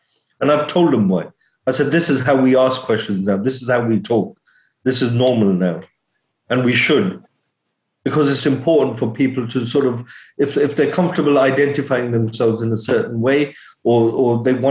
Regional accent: India; Being an Indian, being a Muslim, being an Asian, being part of this society in Leicester

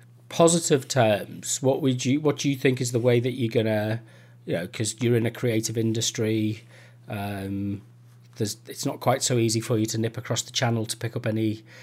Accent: Liverpool, North West England, United Kingdom; I come from Liverpool. I grew up in Liverpool in the 70s and 80s.

